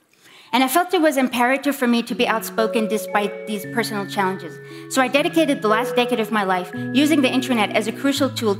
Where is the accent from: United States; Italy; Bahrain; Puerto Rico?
Bahrain; I am from Bahrain.